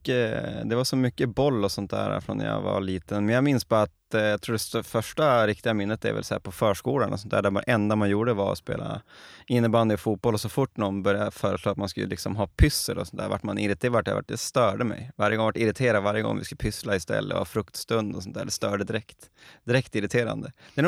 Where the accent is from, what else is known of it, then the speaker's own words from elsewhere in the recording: Norrland, Sweden; Man skäms ju nästan som norrlänning här, att man fick så mycket cred.